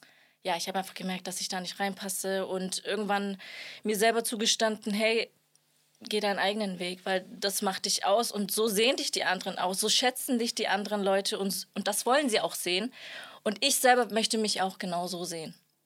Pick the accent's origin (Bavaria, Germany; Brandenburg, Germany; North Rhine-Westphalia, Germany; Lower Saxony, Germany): Bavaria, Germany; Nuremberg; Also, ich komme ja aus Nürnberg